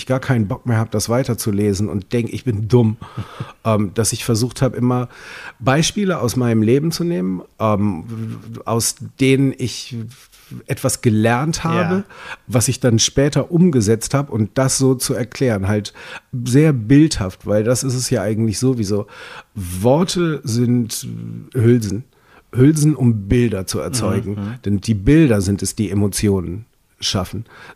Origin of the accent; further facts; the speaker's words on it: Schleswig-Holstein, Germany; also born or lived in Hamburg; Also Hamburg wird immer bleiben, aber ich bin Schleswig-Holsteiner.